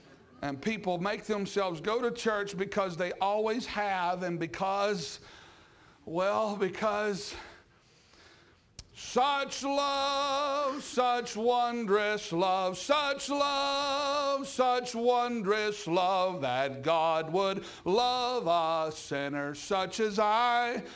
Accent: Oklahoma, United States; Listen, I'm from Oklahoma, man. Almost every other person's got a concealed carry license out there.

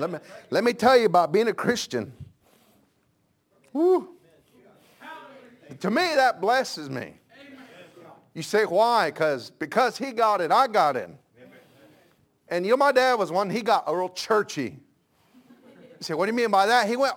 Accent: New Mexico, United States; born there; So I was born on the New Mexico side. And the New Mexico side of Navajos, we always kind of look down our nose a little bit toward the ones on the Arizona side

